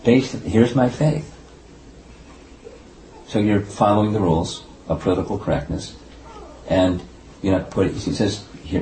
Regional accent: China; You know, you could say culturally it's because I grew up in China where it was so restrictive.

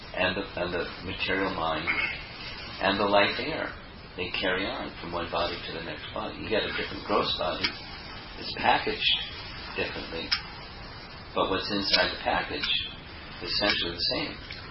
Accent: United States; I remember, just a little sharing, young boy growing up in America, hearing about heaven

